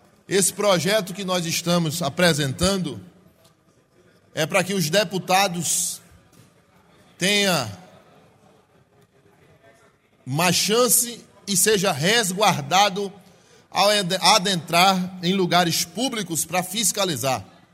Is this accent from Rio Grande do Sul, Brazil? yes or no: no; Recife, Pernambuco, Brazil; born there; now in Toritama, Brazil; a cidade que eu nasci, Recife. Cidade maravilhosa. Nasci em Nova Descoberta, Avenida Josélia. A maternidade foi Bairro Lima.